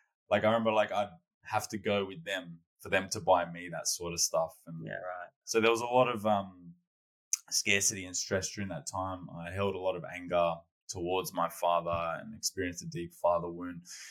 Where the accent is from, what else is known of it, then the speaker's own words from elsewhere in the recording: Sydney, New South Wales, Australia; So I grew up in Western Sydney. By the age of 8, my parents got a divorce and I was raised by a single mother.